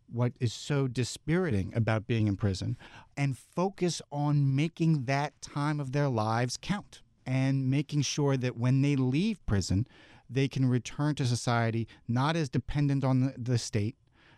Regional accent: New York City, New York, United States; So I grew up in New York City, and this was the 1990s, right?

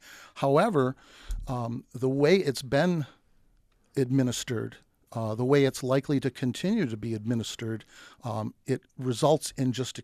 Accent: Rochester, New York, United States; born and bred in Rochester region.

